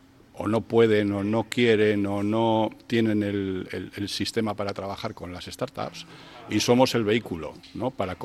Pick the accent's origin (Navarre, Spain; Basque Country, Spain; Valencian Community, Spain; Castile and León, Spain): Basque Country, Spain; Bilbao; a mí particularmente como bilbaíno y como vizcaíno